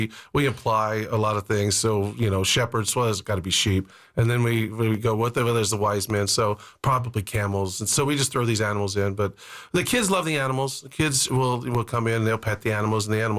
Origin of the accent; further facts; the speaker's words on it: Anderson, Indiana, United States; born there; I was born in Anderson, Indiana.